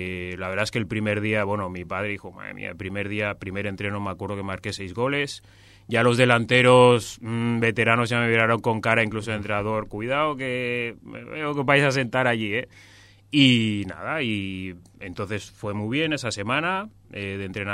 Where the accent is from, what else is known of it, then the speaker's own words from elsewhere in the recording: Premià de Mar, Catalonia, Spain; es un chico que nació en Barcelona, justo delante del Camp Nou, la maternidad. Me crié en Premia de Mar. Mis padres vienen de Gambia.